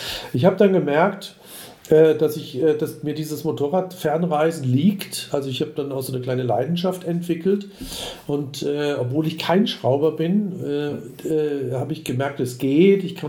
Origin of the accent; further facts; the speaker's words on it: Würzburg, Bavaria, Germany; von Deutschland, also Würzburg, meine Heimatstadt, nach Kapstadt